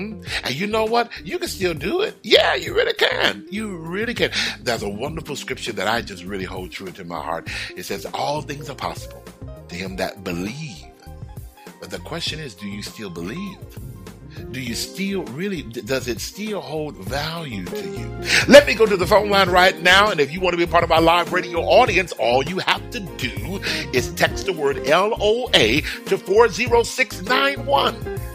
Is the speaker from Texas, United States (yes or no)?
yes; Houston, Texas, United States; I lived everywhere in Houston. I was born in Houston. I lived everywhere in Houston.